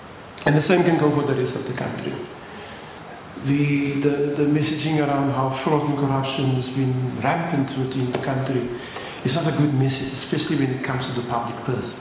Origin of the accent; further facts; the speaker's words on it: Western Cape, South Africa; I come from Bontville in the Cape, a child of Bontville